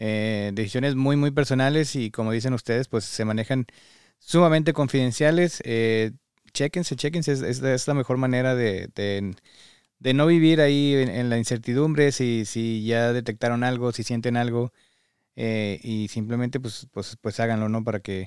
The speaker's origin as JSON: {"language": "Spanish", "country": "Mexico", "said": "Dentro de la educación que hemos recibido como mexicanos"}